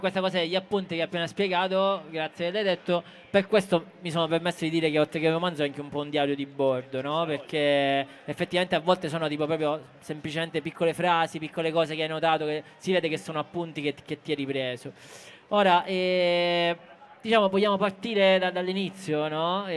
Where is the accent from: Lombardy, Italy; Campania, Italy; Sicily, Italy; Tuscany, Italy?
Sicily, Italy; Catania; io sono di Catania